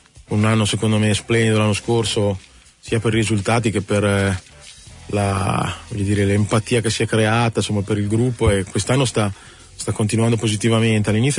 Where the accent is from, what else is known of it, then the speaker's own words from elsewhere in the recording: Liguria, Italy; born there; perché sono nato in Liguria, dove la Serie A non c'è mai stata